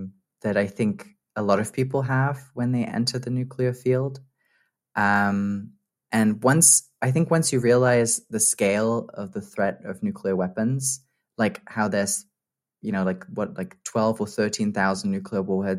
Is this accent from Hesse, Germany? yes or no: no; Hettstedt, Saxony-Anhalt, Germany; moved away as an adult; also born or lived in Vienna; I grew up in a tiny town in eastern Germany called Hettstedt. I was born and raised there. And then... that's where I lived until I was 18 years old, and I went to university in Vienna, in Austria.